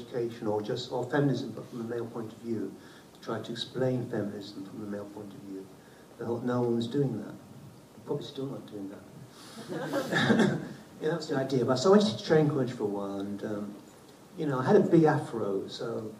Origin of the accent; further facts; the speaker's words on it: London, United Kingdom; I was brought up in London, and I was born in 1952